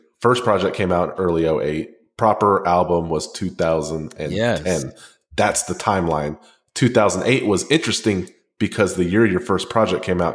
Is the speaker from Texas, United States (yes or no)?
yes; Texas, United States; Oh yeah. I, cause you know, we're pretty much the same age. We grew up in Texas.